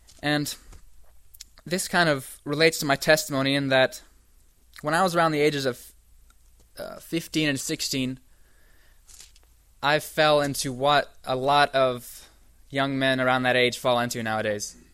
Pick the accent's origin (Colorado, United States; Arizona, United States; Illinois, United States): Colorado, United States; also born or lived in Texas; I was born in Texas, grew up in Colorado, and our tile layer gave us Doug Batchelor's New York series in 2003.